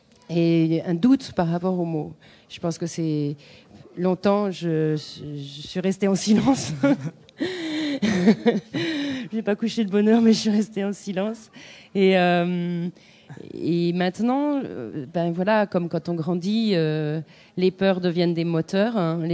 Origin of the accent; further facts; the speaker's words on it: Normandy, France; Je suis normande, donc voilà, il fallait que je le place.